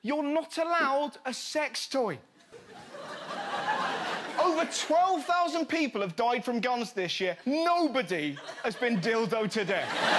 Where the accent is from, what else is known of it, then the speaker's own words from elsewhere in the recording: England, United Kingdom; I'm English, we're angry all the time.